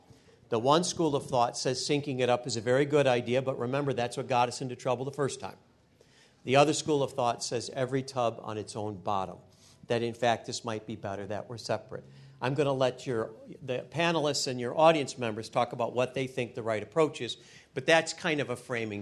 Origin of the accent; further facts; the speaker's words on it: Michigan, United States; I'm actually from Western Michigan.